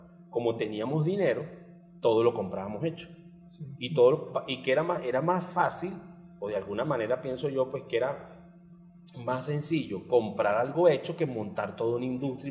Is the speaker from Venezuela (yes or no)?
yes; Venezuela; moved away; desde mi punto de vista como venezolano, como migrante también que soy